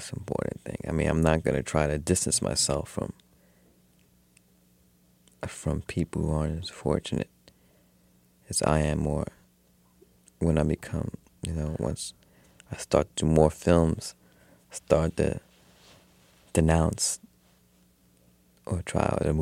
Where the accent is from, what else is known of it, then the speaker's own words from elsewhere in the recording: Brooklyn, New York, United States; also born or lived in Atlanta, United States; Yes, I was born in Atlanta too, but grew up in Brooklyn.